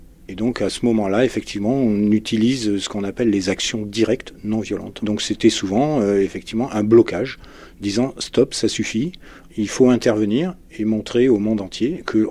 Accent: Auvergne-Rhône-Alpes, France; J'ai grandi dans le Vercors depuis l'âge de 10 ans où j'étais en pension au collège Sport Nature.

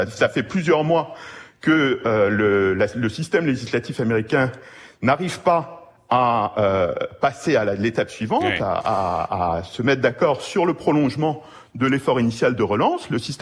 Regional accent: France; je parle au nom de mes collègues américains, pas seulement en mon nom propre en tant que Français ici

